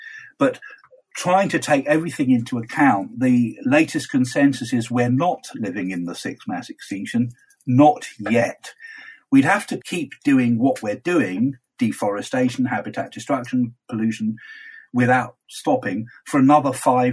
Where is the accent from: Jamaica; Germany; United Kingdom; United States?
United Kingdom; Now, maybe it's because I'm British.